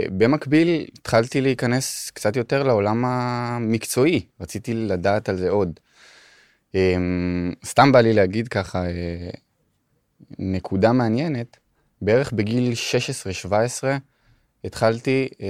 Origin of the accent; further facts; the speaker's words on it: Giv'at Ze'ev, Judea and Samaria Area, Israel; גבעת זאב.